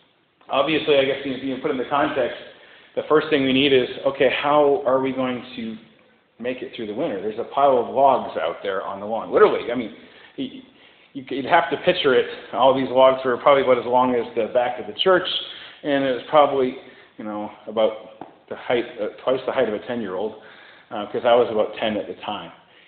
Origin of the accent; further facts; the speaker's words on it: Houlton, Maine, United States; grew up in northern Maine, in Houlton. If you follow I-95 up to where it goes into Canada, that's my hometown.